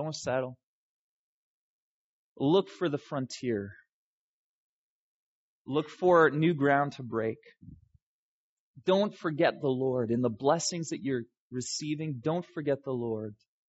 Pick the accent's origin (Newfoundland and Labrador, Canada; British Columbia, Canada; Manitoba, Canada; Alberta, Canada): British Columbia, Canada; Chase; I grew up in British Columbia, actually. I never lived in Steinbach, although my family came from here. My parents, before I was born, they moved out to a little town called Chase in British Columbia. It's a logging